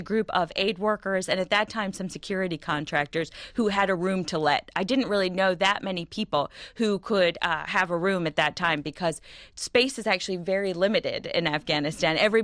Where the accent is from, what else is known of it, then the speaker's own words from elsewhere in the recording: Greenbelt, Maryland, United States; I am. I grew up in Greenbelt, Maryland, right next to the University of Maryland.